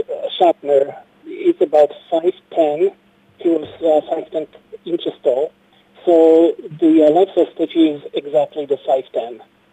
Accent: Poland; moved away as an adult; now in United States; You know, I'm originally from Poland, and I studied art in quite good schools over there back in the old country, and eventually I came over here to the United States in 1985

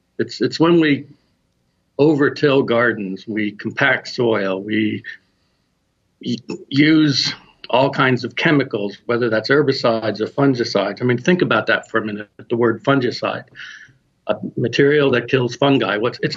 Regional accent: New Hampshire, United States; because I come from New Hampshire.

